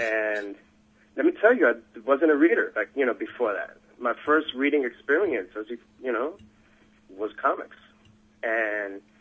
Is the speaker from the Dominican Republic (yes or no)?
yes; Dominican Republic; English is a second language; I had to learn. I went back, and when I went back to DR, I learned English... I went to the University of APEC, mm-hmm. APEC.